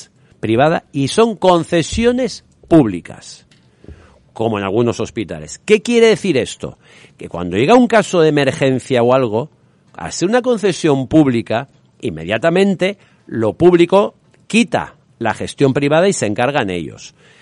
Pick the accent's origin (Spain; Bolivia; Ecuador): Spain; como español